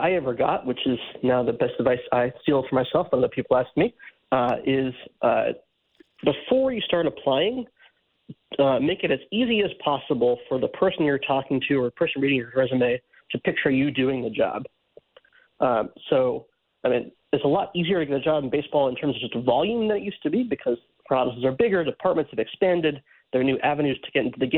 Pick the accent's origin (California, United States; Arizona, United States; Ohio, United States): Ohio, United States; Cleveland; actually with the Guardians, which was my hometown team.